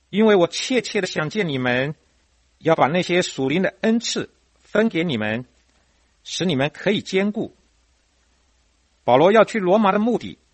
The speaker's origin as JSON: {"language": "Chinese", "country": "China", "said": "这也是我们中国人所说的教学相长"}